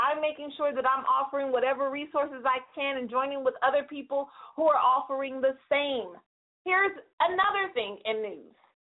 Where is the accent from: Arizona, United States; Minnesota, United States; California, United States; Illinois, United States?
California, United States; 209 is on lock, and I know that's my hometown